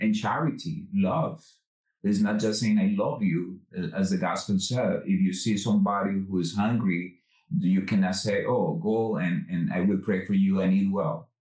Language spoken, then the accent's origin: English; Medellin, Antioquia, Colombia; English is a second language; now in New York, United States; since I moved to New York, like back in 16 years ago, when I came from Colombia, that I used to be. I am from Medellin